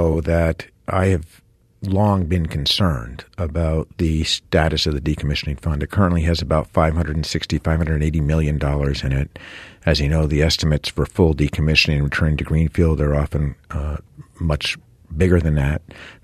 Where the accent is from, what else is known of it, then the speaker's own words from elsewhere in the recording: Vermont, United States; I was born and raised in Windham County. I've lived there all of my life, and I raised my kids there.